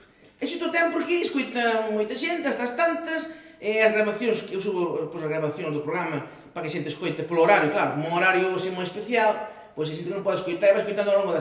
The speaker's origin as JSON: {"language": "Galician", "town": "Pontecesures", "region": "Galicia", "country": "Spain", "said": "Eu son de Ponte Cesures, ao lado de Padrón, provincia de Pontevedra. Bueno, máis ben, son de Redondo, Redondo Ponte Cesures, aquí dicilo ben. Eu estudiei en Santiago"}